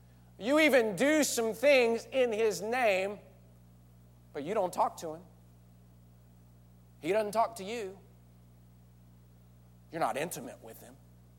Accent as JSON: {"language": "English", "town": "Midland", "region": "Texas", "country": "United States", "tie": "born or raised there", "said": "I grew up in Midland, Texas. Midland's famous for a few things. Great Tex-Mex food. Oil well."}